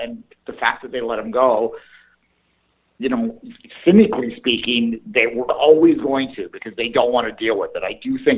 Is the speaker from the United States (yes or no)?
no; Canada; But nonetheless, as a Canadian, we kind of like this.